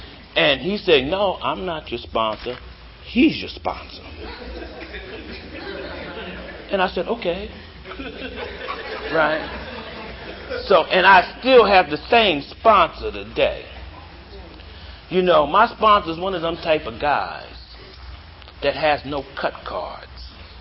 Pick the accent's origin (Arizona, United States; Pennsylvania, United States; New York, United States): Pennsylvania, United States; Philadelphia; now in Maryland, United States; and I'm from Philadelphia, but I live in Maryland.